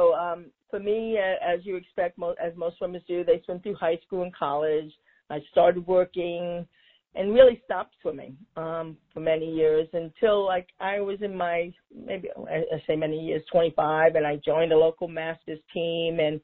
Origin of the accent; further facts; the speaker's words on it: Long Beach, New York, United States; So I was born in New York City. You could probably hear that. My family moved out to Long Beach, Long Island